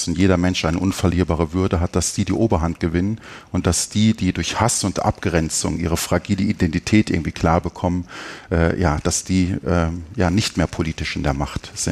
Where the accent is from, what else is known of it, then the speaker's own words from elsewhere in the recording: Germany; Und ich meine, wir haben als Deutsche ein wunderbares Grundgesetz, was ja eben Artikel 1 sagt, die Würde des Menschen ist unantastbar.